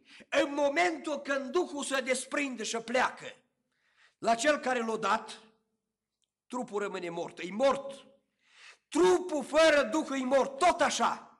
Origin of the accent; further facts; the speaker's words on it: Romania; Mai ales că noi suntem români și nu am avut niciodată tangență cu legea, doar am învățat-o.